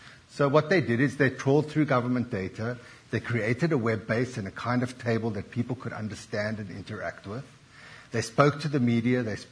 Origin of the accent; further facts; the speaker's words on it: South Africa; To take a second example from my home country